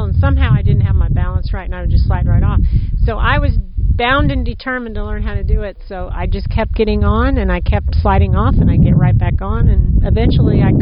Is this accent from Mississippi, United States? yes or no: no; Kansas, United States; I started on a Shetland pony, and I'm from Kansas, and we just would jump on a bareback and ride.